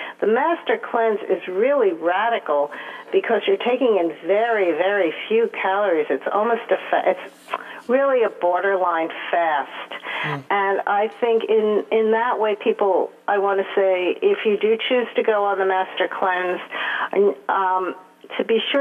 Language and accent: English; New York, United States; as a New Yorker, I thought, wow, that's really cold.